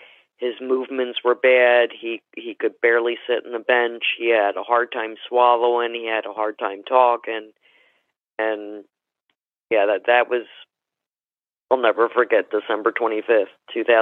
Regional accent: Maple Shade, New Jersey, United States; Well, we grew up actually in Maple Shade, New Jersey, with my mother, my father, the four of us.

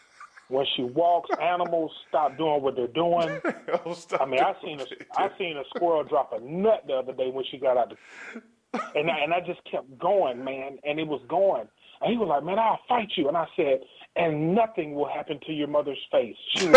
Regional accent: Georgia, United States; I'm from South DeKalb County, man.

